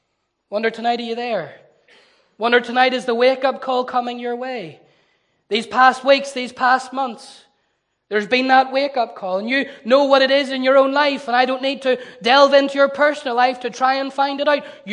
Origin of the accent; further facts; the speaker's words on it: Newtownards, Northern Ireland, United Kingdom; He was from Newtownards. He was from my hometown. In fact, he was reared just a few streets away from where I was born and where I was brought up.